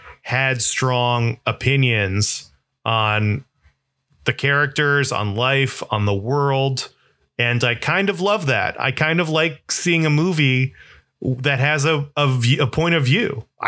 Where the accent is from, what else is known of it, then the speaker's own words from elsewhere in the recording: Florida, United States; I'm from Florida. There's not a lot of basements in Florida.